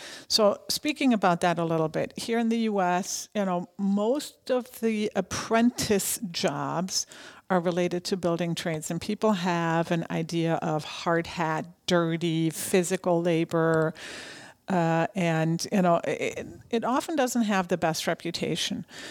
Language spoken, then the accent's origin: English; Germany; now in United States; Coming from, growing up in Germany